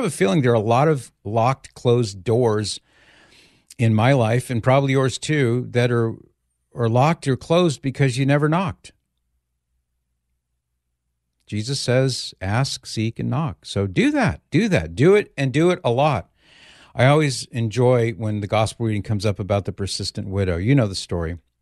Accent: California, United States; moved away; The reason I ask is because I'm from California. I don't live there anymore, but I'm from there, and I know it very well.

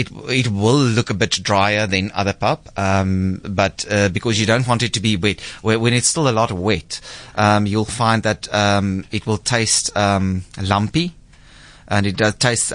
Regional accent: Klerksdorp, North West, South Africa; born there; I was born in Clarksdorp in the northwest, but I grew up that side of the world.

